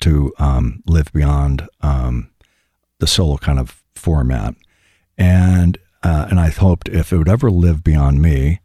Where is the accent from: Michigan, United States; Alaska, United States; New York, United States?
New York, United States; took the show home to my hometown in upstate New York